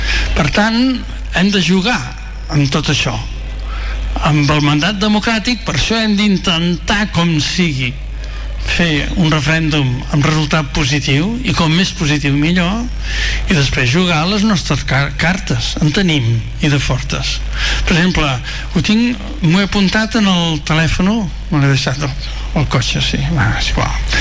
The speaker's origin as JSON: {"language": "Catalan", "town": "Verges", "region": "Catalonia", "country": "Spain", "said": "jo sóc de Verges i em costa molt"}